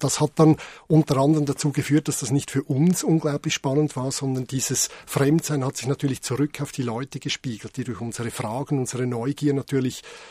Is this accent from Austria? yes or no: no; Switzerland; Mir als Schweizer, ich als Mann, ich als Teil der Jugendbewegung 80er Jahre